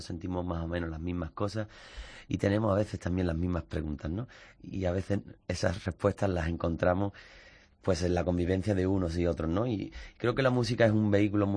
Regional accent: Isla Cristina, Andalusia, Spain; vengo de Isla Cristina, pueblecito de Huelva, pueblo marinero.

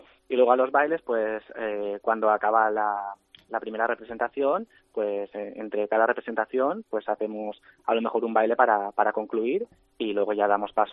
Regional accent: Balearic Islands, Spain; nuestra cultura, nuestra lengua, nuestra identidad como pueblo mallorquín

